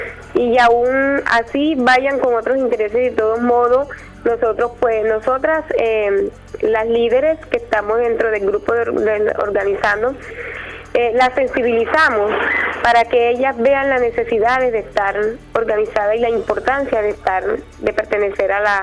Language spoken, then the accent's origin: Spanish; Córdoba, Colombia; mujeres berracas y echadas para adelante, porque así somos las mujeres del San Jorge.